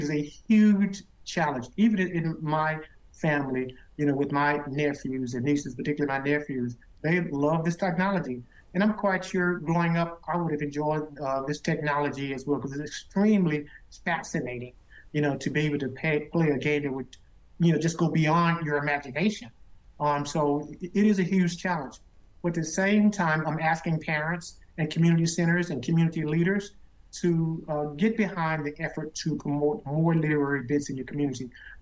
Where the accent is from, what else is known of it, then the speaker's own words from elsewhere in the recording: Little Rock, Arkansas, United States; I grew up in East Little Rock, Arkansas, about a mile and a half from the William Jefferson Clinton Presidential Library.